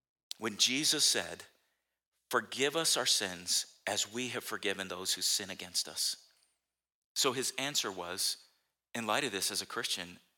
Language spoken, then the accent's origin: English; San Diego, California, United States; When I grew up in San Diego, I'd hear a lot of phrases and some of them catch my ear.